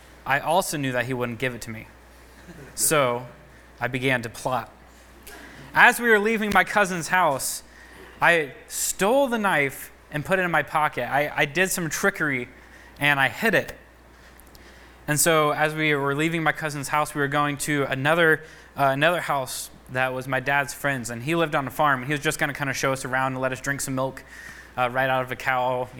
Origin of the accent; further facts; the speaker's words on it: Michigan, United States; I'm a pastor from Michigan.